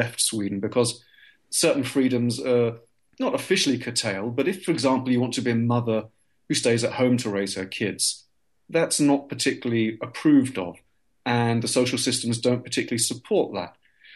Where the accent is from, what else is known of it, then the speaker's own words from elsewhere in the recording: England, United Kingdom; I'm English, right? So I'm used to these rather baroque, extreme forms of manners